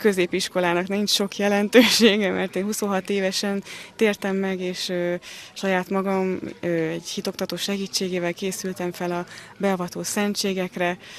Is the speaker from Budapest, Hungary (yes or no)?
yes; Budapest, Hungary; Én budapesti származású vagyok.